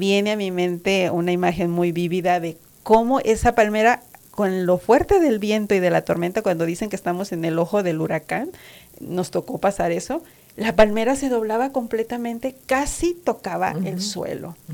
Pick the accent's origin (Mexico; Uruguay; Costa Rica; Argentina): Mexico; Yo vengo de un lugar de México que es a orilla del mar y de muchos años me tocó vivir ciclones y lluvias muy fuertes.